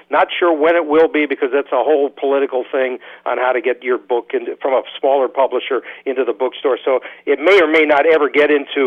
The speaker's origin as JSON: {"language": "English", "town": "Culver City", "region": "California", "country": "United States", "tie": "born or raised there", "said": "I go back and talk about growing up in Culver City with restaurants the way it was"}